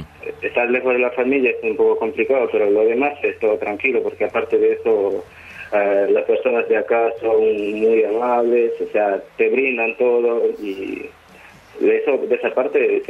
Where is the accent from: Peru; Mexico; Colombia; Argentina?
Peru; Cusco; Del Cusco.